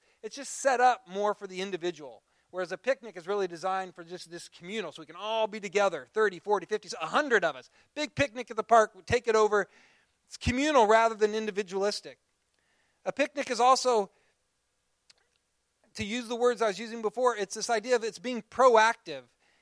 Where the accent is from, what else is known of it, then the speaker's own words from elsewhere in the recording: Seward, United States; when I grew up in Seward